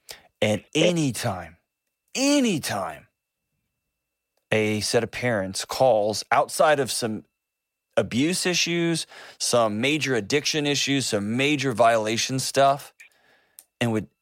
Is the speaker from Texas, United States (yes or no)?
yes; Texas, United States; I'm from Texas. 4 hours is your next door neighbor, right?